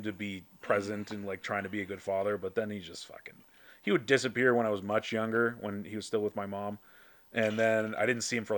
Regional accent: Billings, Montana, United States; Montana. Montana? I grew up in Billings. All right. Right on. On the south side of the Yellowstone River.

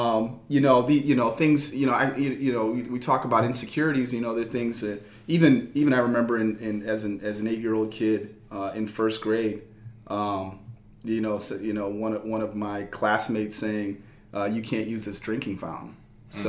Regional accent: Bowling Green, Ohio, United States; I mean, I grew up in Bowling Green, Ohio. The son of a white mother and a black father in the 80s

